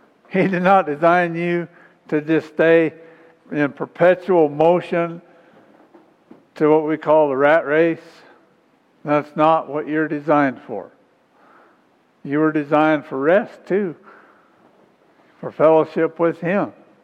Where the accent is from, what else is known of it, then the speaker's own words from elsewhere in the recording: United States; Well, I'm an American. I am free.